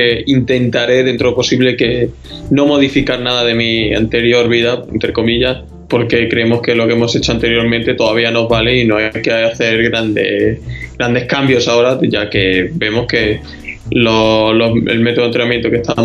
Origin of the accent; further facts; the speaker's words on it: Extremadura, Spain; sobre todo en mi casa, en mi pueblo, en Extremadura, donde mis paisanos evidentemente hicieron hacerme pues bueno un recibimiento un poquito más especial